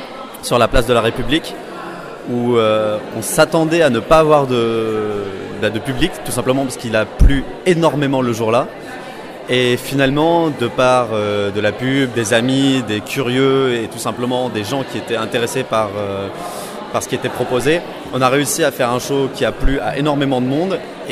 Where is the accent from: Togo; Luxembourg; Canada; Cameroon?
Luxembourg; also born or lived in Germany; now in Metz, France; je viens pas d'ici, je viens du Luxembourg et d'Allemagne